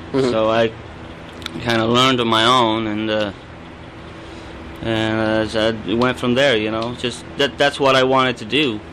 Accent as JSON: {"language": "English", "country": "Uruguay", "tie": "born or raised there", "said": "I was born in Uruguay, South America, you know, down south."}